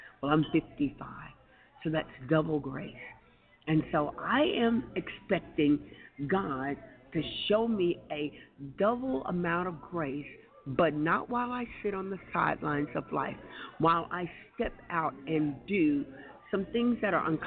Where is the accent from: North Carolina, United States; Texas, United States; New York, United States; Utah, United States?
Texas, United States; You'll see a picture of me with my family in the background. We are from Texas